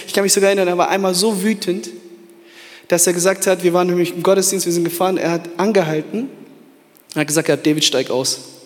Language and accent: German; Germany; Und wir kommen aus Deutschland. Wir sind vor 4 Jahren nach Köln gezogen